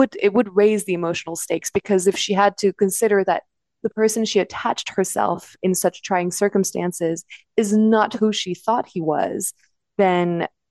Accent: Paris, Île-de-France, France; I'm from France originally, even though my accent doesn't necessarily sound French. I grew up in Paris.

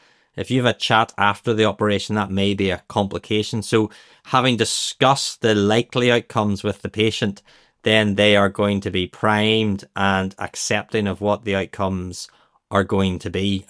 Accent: Northern Ireland, United Kingdom; accent: Northern Irish; with my Northern Ireland accent

